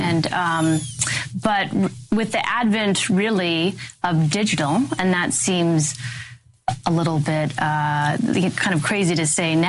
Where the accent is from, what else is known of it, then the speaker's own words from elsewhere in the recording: Midwest, United States; Working hard is in my bones. I grew up in the Midwest, similar to you.